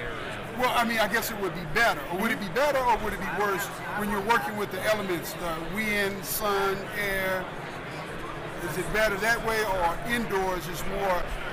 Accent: Texas, United States; Oh, okay, because I'm from Texas.

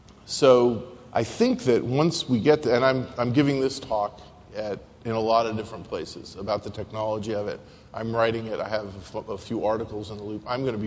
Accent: New York, United States; Growing up with NPR, I grew up with the New York Times. I'm from New York originally.

